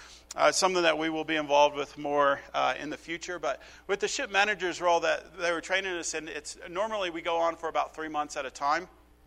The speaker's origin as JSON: {"language": "English", "region": "Colorado", "country": "United States", "said": "I come from Colorado, you know, I don't know these terms"}